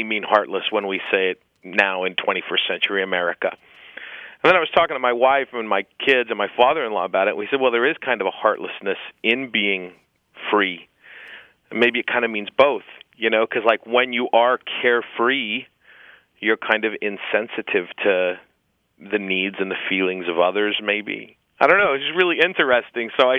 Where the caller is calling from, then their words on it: Southampton, New York, United States; I'm calling from Southampton, New York.